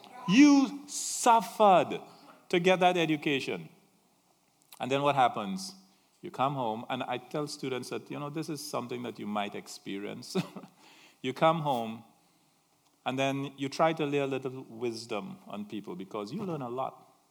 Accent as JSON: {"language": "English", "town": "Santa Cruz", "region": "San Juan–Laventille", "country": "Trinidad & Tobago", "said": "I'm from Cantaro Village, Santa Cruz, in this small spot on the earth called Trinidad, which happens to be the center of the universe anyway, right?"}